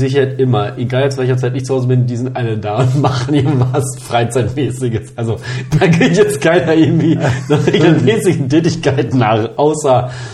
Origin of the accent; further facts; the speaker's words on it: Germany; Ich habe Arbeit und ich bin Deutscher.